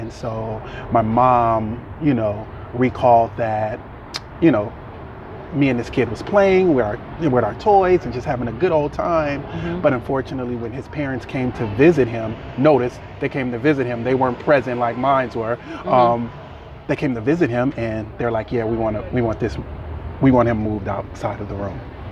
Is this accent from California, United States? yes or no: yes; Los Angeles, California, United States; I grew up in South LA at a time where I lived in a neighborhood that was diverse, right?